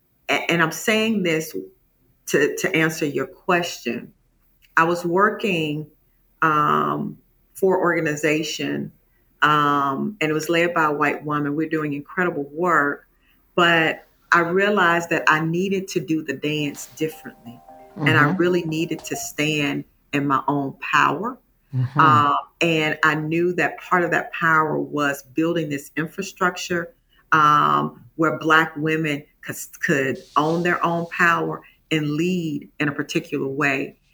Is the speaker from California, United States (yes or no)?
no; Mississippi, United States; So I'm from Mississippi, from Jacktown, city was sold.